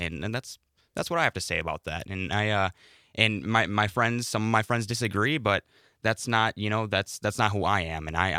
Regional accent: Illinois, United States; Back at home, I'm originally from Illinois.

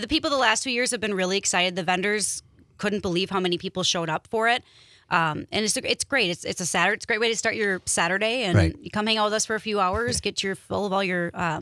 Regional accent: Marinette, Wisconsin, United States; Oh, I'm from Marinette, but my mom's from Menominee. Okay. My mom's a Uper.

